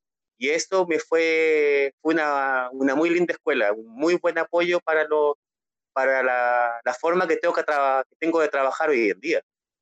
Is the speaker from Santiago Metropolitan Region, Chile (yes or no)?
yes; Santiago, Santiago Metropolitan Region, Chile; born there; Yo nací en Santiago.